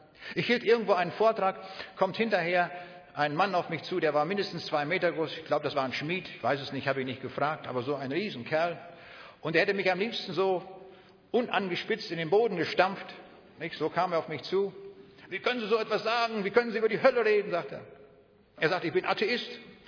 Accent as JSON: {"language": "German", "region": "North Rhine-Westphalia", "country": "Germany", "said": "Manchmal fahre ich bei uns im Siegerland, das ist ähnlich wie in der Schweiz, da gibt es auch viele Berge"}